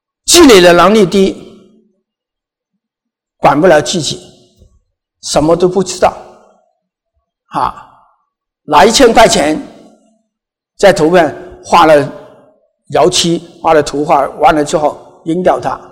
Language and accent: Chinese; Guangdong, China; 不是我们广东人的东西。